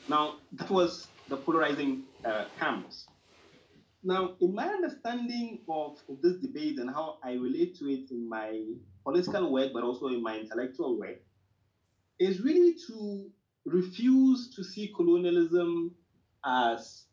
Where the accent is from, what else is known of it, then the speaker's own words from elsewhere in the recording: Ghana; So if you take the part of Africa that I come from West Africa, I come from Ghana.